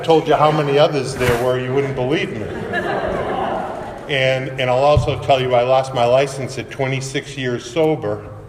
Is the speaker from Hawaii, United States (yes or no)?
yes; Hawaii, United States; now in Florida, United States; moved here to Florida. And, you know, my recollection is he and Bruce and the rest of the group, I was the guy from Hawaii, and they were afraid I was going to change the group.